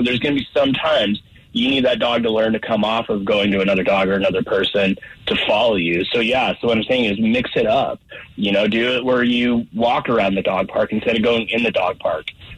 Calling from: Colorado Springs, Colorado, United States; Down in Colorado Springs today.

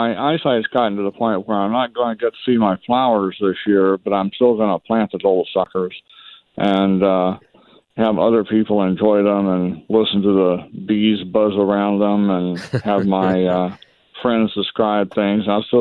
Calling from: Atlanta, Georgia, United States; from Atlanta.

